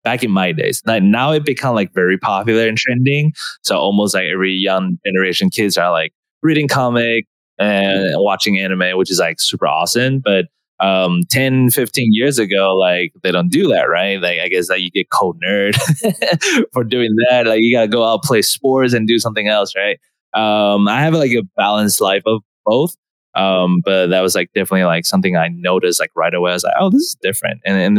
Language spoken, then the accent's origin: English; Taiwan; Growing up in Taiwan, or for me at least, my experience is I do watch a lot of like animes and comic